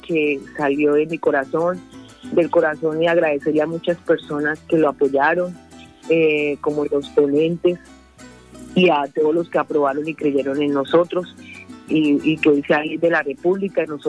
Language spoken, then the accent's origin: Spanish; Meta, Colombia; No solamente hablo por el Meta, que soy hija del Meta, pero siempre me presento como la senadora del Meta y la Orinoquia.